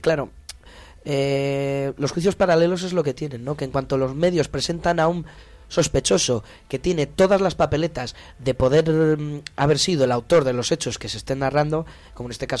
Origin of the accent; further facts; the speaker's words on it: Valladolid, Castile and León, Spain; la mayoría de los que estamos aquí somos de Valladolid.